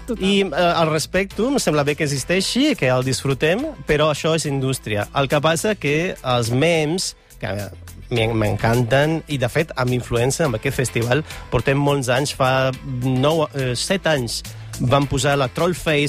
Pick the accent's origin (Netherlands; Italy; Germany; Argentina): Italy; Catalan is a second language; now in Barcelona, Spain; Bueno, porto molts anys aquí a Barcelona, però sóc d'Itàlia, originalment.